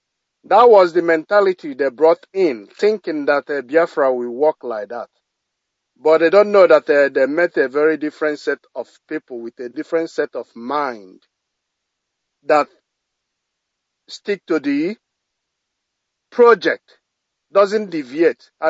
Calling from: Australia; good evening from here, Australia. … I'm calling from Australia.

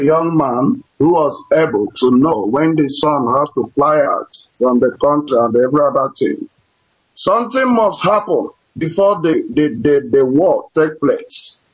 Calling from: Biafra, Nigeria; Yes, I'm calling from Biafra, inside.

